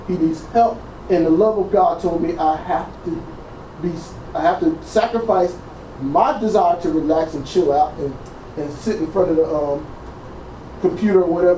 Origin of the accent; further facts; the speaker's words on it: Trenton, New Jersey, United States; I'm from Trenton, New Jersey, man. Trenton, you better learn, you better know how to fight, you better know how to run real fast.